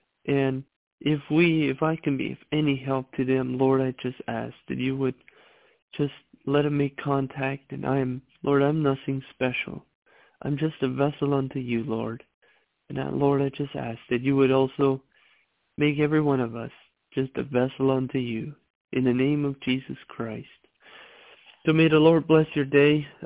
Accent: Ohio, United States; I'm from Ohio.

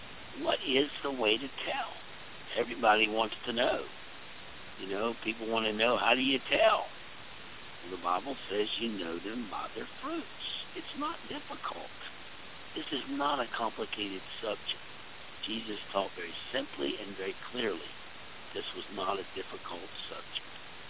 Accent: Gulf Coast, United States; moved away; We're in Pennsylvania here, but I grew up on the Gulf Coast, and fig trees were a big part of our life.

